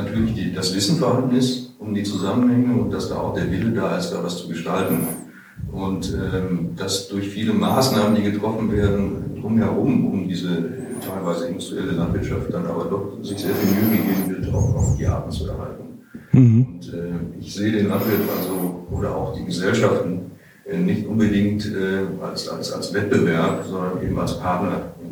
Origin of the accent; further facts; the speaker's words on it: North Rhine-Westphalia, Germany; Ich bin am Niederrhein aufgewachsen. Typische Niederwildgegend, dann lebe ich seit den 80er Jahren in Münsterland in typischen Niederwildgegenden.